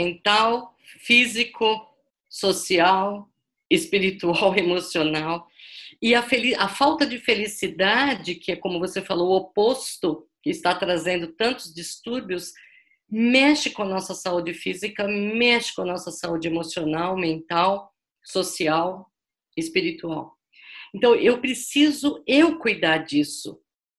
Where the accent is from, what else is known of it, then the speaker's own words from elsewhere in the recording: São Paulo, Brazil; now in Belo Horizonte, Brazil; Minha terra é natal é São Paulo, eu capital, eu atualmente eu moro em Belo Horizonte, mas eu vivi aquela cidade acelerada